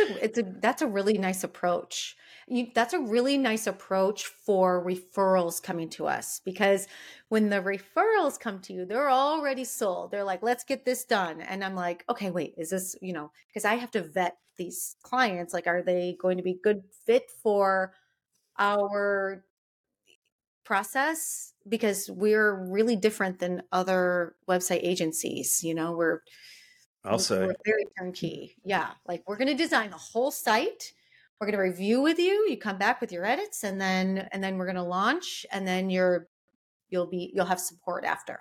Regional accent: Michigan, United States; I was from Michigan. I was extremely naive. I was just like this little girl from a small, you know, Lake Michigan town.

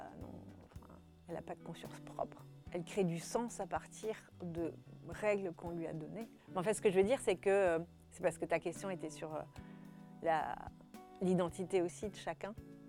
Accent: France; En plus, on est français, alors du coup, on a un super esprit critique.

